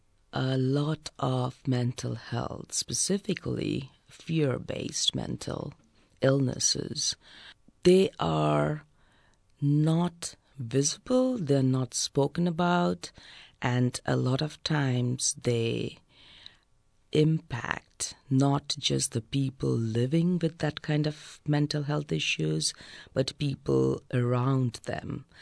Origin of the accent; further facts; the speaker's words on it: Kolkata, West Bengal, India; moved away; I'm originally from India, and I spent half of my life back home in India, in Bengal, Calcutta, and the other half here.